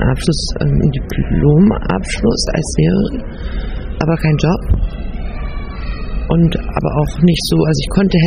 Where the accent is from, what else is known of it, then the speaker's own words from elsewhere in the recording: Germany; Na, ich bin in der DDR ganz normal aufgewachsen mit Schule, Abitur und Studium.